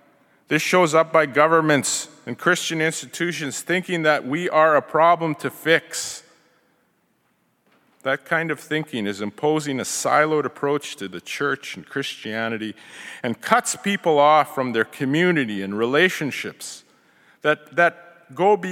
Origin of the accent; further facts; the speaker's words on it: Canada; I come from Treaty 8.